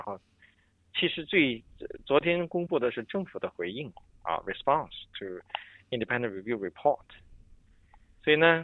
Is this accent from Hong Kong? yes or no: yes; Hong Kong; 我是一个来自香港的教授